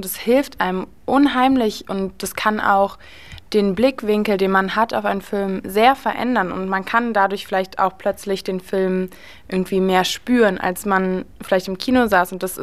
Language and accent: German; Berlin, Germany; ich bin 16 Jahre alt, ich komme auch aus Berlin.